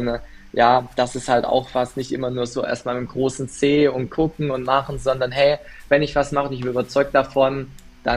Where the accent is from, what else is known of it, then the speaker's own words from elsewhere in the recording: Baden-Württemberg, Germany; born there; ich bin ja gebürtiger Badener, aber ich wohne in Schwaben.